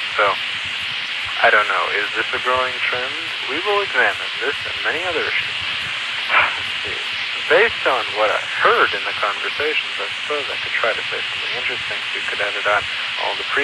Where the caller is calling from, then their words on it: Pittsburgh, Pennsylvania, United States; But anyway, I am calling from Pittsburgh, PA.